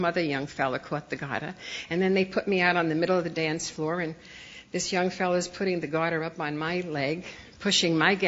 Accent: Bronx, New York, United States; I grew up in the Bronx, and it was a great place to grow up.

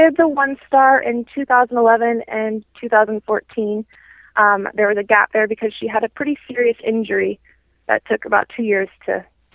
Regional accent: Colorado, United States; I am from Colorado. I grew up there and started eventing there, and it was really wonderful place to start eventing.

